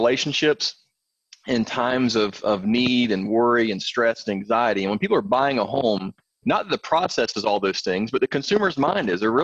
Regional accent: Florida, United States; So I grew up in a small town. You can hear my accent. I am in Florida, not in Kentucky or nothing, but in Florida. And I have this accent because we're a small town.

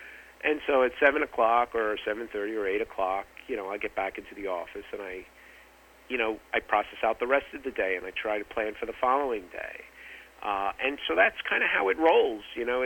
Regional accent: New York, United States; Maybe it's because I'm a New Yorker.

